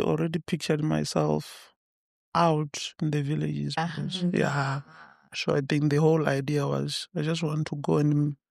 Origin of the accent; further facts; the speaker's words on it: Limpopo, South Africa; I'm 29. So I grew up in Venda, deep end there, Venda, Limpopo.